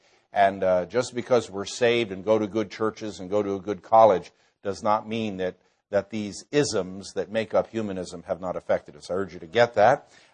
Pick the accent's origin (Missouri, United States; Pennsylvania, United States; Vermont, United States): Vermont, United States; I found out there's some other people here from the Green Mountain State. And that's my home state.